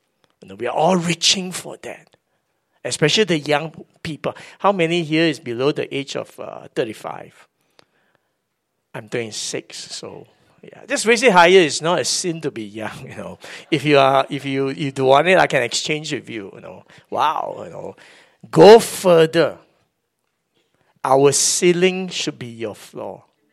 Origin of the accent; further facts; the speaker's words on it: Kansas City, Missouri, United States; now in Singapore; You know, when I came here from Kansas City, God put the dreams in my heart to do 24-7.